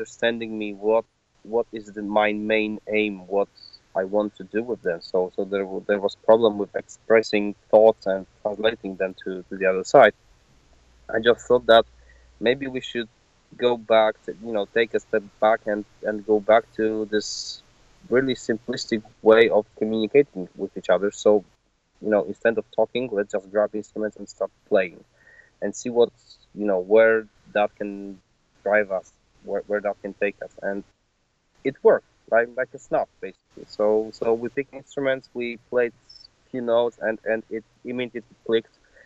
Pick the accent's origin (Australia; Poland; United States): Poland; The Witcher is, for Polish people, probably as I don't know. I think it may be as recognizable as, let's say, Superman for Americans, for example, or Captain America or whatever. So basically, this is integral part of our own culture.